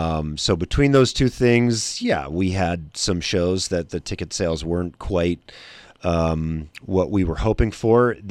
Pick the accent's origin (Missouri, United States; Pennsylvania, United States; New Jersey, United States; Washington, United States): Pennsylvania, United States; Philadelphia; I grew up in Philadelphia, where like classic rock is just everywhere.